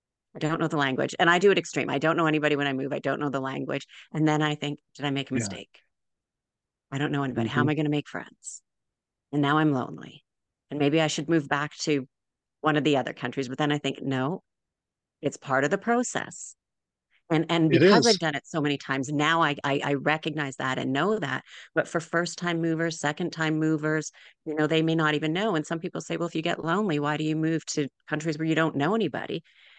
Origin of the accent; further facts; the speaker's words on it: Canada; moved away; I've lived now in 5 different countries, including my home country of Canada.